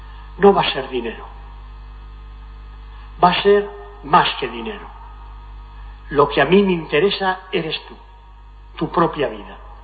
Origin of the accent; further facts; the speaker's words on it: Ejea de los Caballeros, Aragon, Spain; y media Egea, mi pueblo natal, al que tanto quiero y tanto debo